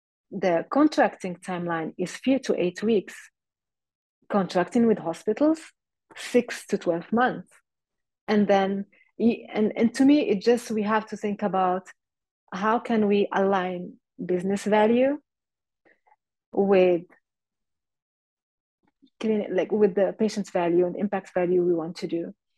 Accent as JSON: {"language": "English", "country": "Morocco", "tie": "born or raised there", "second_language": "English", "said": "I grew up in Morocco"}